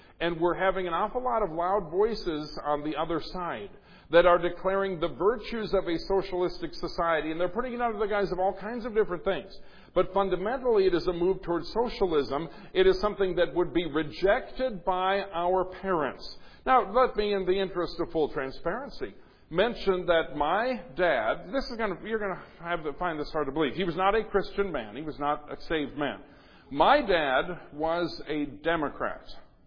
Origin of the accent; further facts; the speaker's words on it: Minnesota, United States; We grew up in Minnesota. Winters are hard in Minnesota.